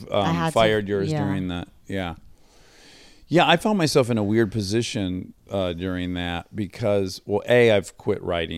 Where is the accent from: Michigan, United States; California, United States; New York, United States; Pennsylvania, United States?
Michigan, United States; Detroit; I'm from the Detroit area.